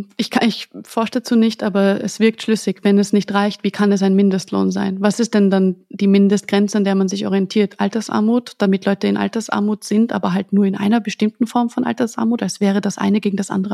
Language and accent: German; Austria; Und für mich als Österreicherin muss ich ja sagen, in Deutschland wird Erbschaft zum Beispiel besteuert.